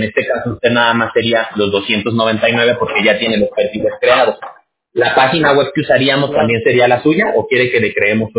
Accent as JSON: {"language": "Spanish", "country": "Mexico", "tie": "born or raised there", "said": "Yo me crié en México, pues tengo un acento y todo"}